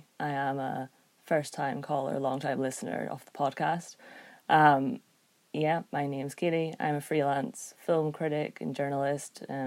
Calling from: Belfast, Northern Ireland, United Kingdom; I'm calling from Belfast, actually, in Ireland. So I'm a bit like Hannah. I've been moving around a lot. So normally I'm in Edinburgh, but I'm at my parents' place right now

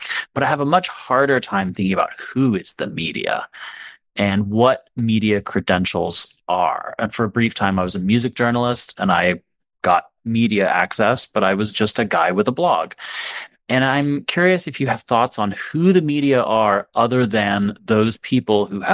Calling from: Atlanta, Georgia, United States; And I'm calling from Atlanta.

